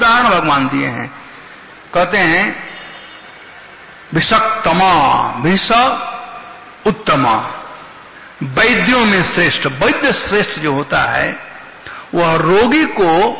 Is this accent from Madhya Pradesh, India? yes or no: no; Bihar, India; हमारे यहां बिहार में कहावत है